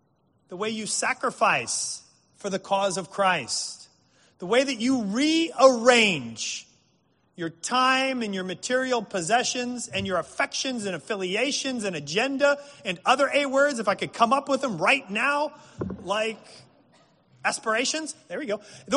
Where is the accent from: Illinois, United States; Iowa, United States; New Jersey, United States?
New Jersey, United States; I'm not from Canada, by the way. But I am from New Jersey.